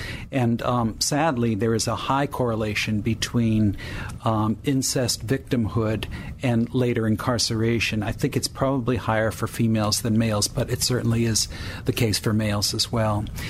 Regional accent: Norwich, Connecticut, United States; who grew up in my hometown of Norwich, Connecticut.

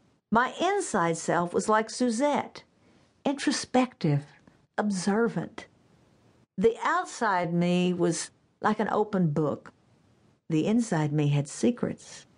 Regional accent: Texas, United States; When we were kids growing up in East Texas, my brothers and I would ride our bikes to the dump yard over behind the high school.

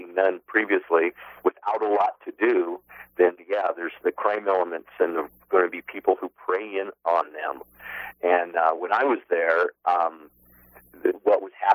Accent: Wyoming, United States; And in this case, I'm from Wyoming

